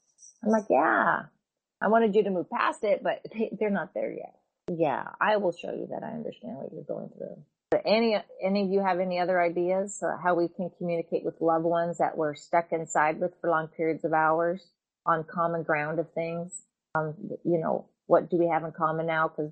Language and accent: English; Washington, United States; I grew up in the Arab community here in the state of Washington